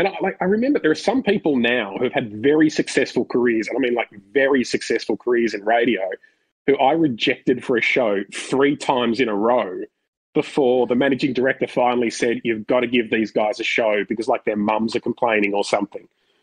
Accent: Ringwood, Victoria, Australia; So all through high school, I grew up in Ringwood, which, you know, is lovely, is Ringwood, but it's not that sort of like inner city, media savvy sort of connected part of the world.

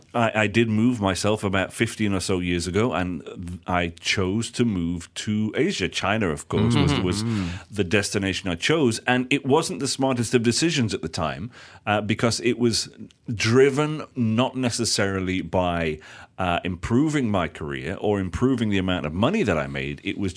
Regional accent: England, United Kingdom; now in Malaysia; Dude, I'm English, you know.

